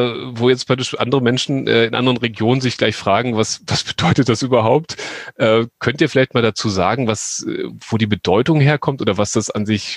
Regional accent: Northern Germany, Germany; für mich als Norddeutscher

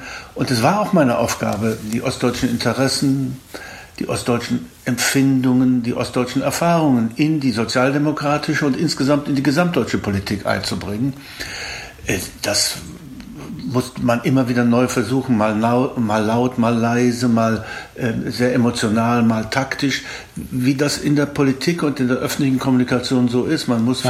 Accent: Thuringia, Germany; also born or lived in Wrocław, Poland; Ich bin in Breslau geboren, damaligen Hauptstadt Schlesiens, und durch die Vertreibung sind wir in Thüringen gelandet

